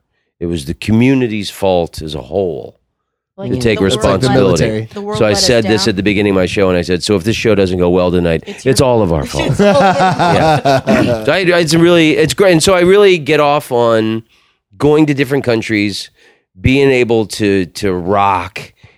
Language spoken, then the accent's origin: English; Oviedo, Florida, United States; I'm from Oviedo. It's not far from here.